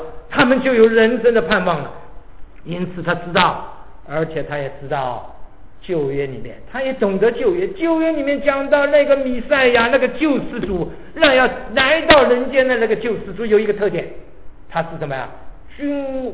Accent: Shanghai, China; born there; 虽然我生在上海，对不对，但是我的祖籍是什么，是江苏盐城

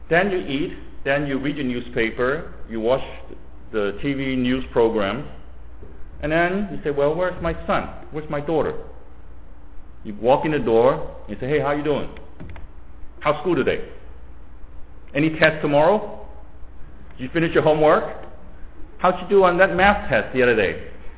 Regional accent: Hong Kong; Now, you know how I grew up in Hong Kong?

